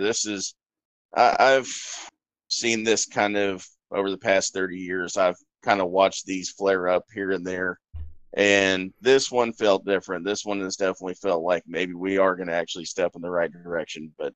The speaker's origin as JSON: {"language": "English", "town": "Stone Mountain", "region": "Georgia", "country": "United States", "tie": "born or raised there", "said": "I grew up in Stone Mountain, Georgia. And I, you know, for the most part, grew up in an African American community."}